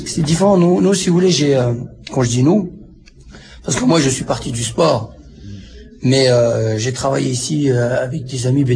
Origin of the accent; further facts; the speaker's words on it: Tunisia; now in France; parce que je viens de la Tunisie, où on habitait à plusieurs dans un petit deux pièces, on était 8.